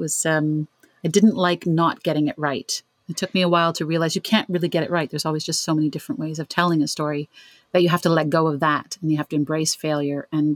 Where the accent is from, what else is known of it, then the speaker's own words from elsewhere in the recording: Ontario, Canada; I'm from Canada, from Ontario.